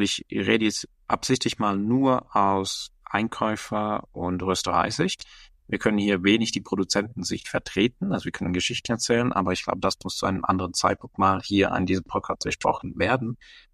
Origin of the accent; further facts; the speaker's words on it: Austria; als Österreicher